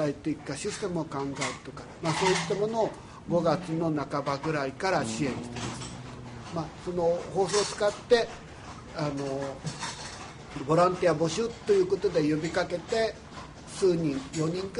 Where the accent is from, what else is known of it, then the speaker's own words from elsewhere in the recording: Yamaguchi, Japan; あるいは私の実家は山口県なんですが、山口県にいたりするともう原発災害のことは過去の話なんですね